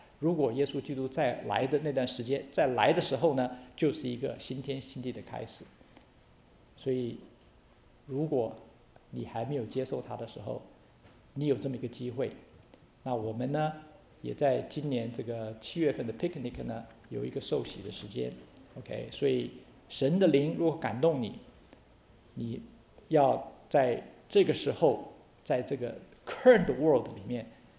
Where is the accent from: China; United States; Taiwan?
China; 就是说大家知道我们中国人呢是挪亚的后裔